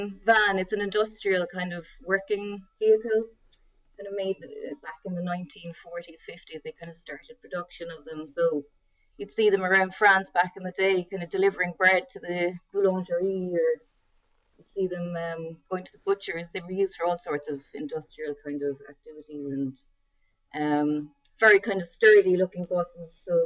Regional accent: Munster, Ireland; growing up in West Cork as well, it's synonymous with like quality produce and homemade and artisan products.

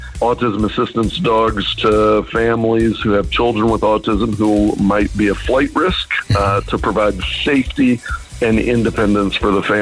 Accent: Georgia, United States; also born or lived in Reno; now in Cork, Ireland; I'm actually originally from Georgia.

